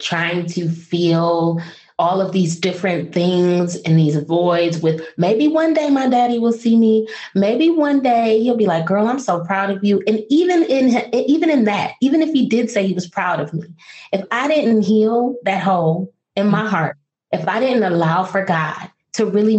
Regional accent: Toledo, Ohio, United States; also born or lived in Washington, D.C.; At the time I was living in Washington, D.C. I am from Toledo, Ohio. I gave them my childhood address.

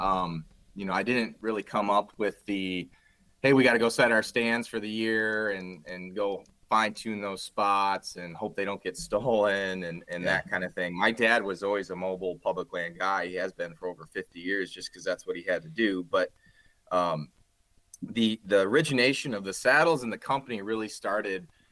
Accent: Grand Rapids, Michigan, United States; We're all originally from Grand Rapids, Michigan, but we met in undergrad over at the University of Michigan on the east side of our state here.

